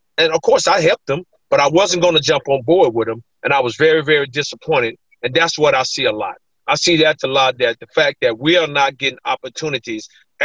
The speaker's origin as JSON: {"language": "English", "town": "Chattanooga", "region": "Tennessee", "country": "United States", "tie": "born or raised there", "said": "I'm from Chattanooga. I'm a product of South Side of Chattanooga, Alton Park area."}